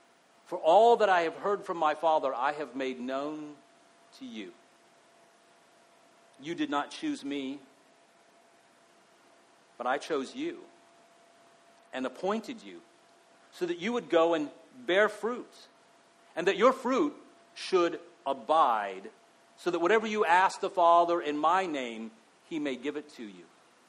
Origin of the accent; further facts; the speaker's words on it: El Paso, Texas, United States; also born or lived in Mexico / Pacific Northwest, United States; I have lived all over North America. I grew up in the Chihuahuan Desert in El Paso, Texas, and living and working in Mexico and things like that.